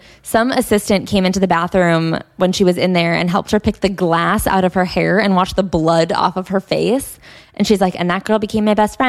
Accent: New York City, New York, United States; I grew up with crossdressers in New York City.

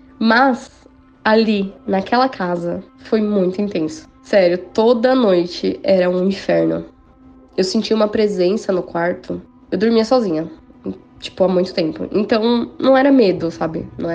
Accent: São Paulo, Brazil; eu sou de São Paulo, capital.

